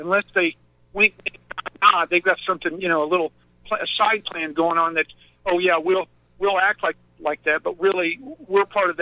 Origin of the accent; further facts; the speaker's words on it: Midwest, United States; I'm from the Midwest originally, so just so you know, I will criticize one of my own.